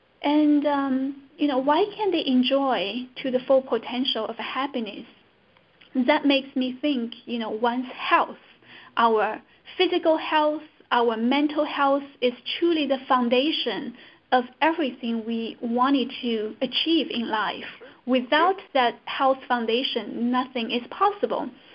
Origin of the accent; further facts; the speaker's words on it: China; moved away as an adult; now in United States; I was born and raised in China. I came to the States when I was 24, so I spent the entire childhood, my middle school, my high school, my college, all in China.